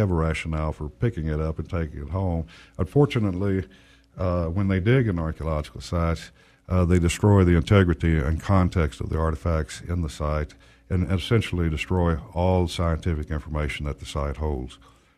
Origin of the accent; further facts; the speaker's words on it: Texas, United States; I grew up on the Colorado River area of Brown County and became interested in archaeological sites very early.